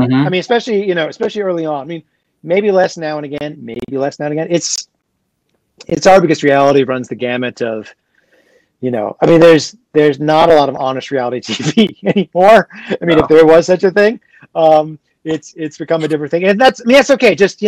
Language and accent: English; New York, United States; I mean, I grew up in New York.